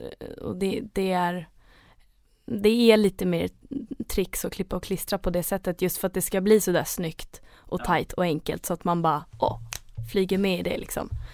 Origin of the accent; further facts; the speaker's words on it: Sundbyberg, Stockholm County, Sweden; Jag är uppväxt i Sundbyberg, som är en förort i Stockholm.